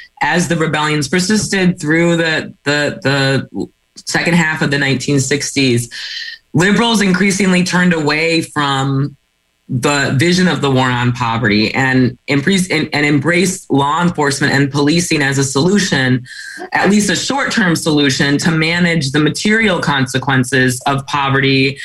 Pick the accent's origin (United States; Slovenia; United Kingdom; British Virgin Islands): United States; Michigan; In my home state of Michigan, the events of Detroit in July 1967 are not called the Detroit Riot.